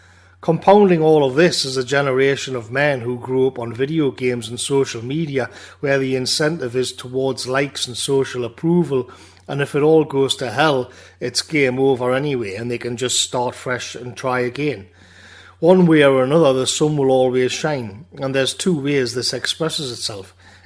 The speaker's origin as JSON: {"language": "English", "region": "North East England", "country": "United Kingdom", "tie": "born or raised there", "said": "One of the problems with growing up in the Northeast and being working class is that usually you'd be taken on your summer holidays to the Northeast or some quiet spot in Northumberland"}